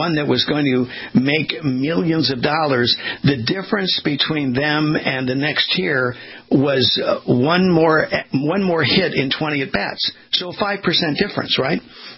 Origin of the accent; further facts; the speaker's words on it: California, United States; I grew up in Southern California along the beach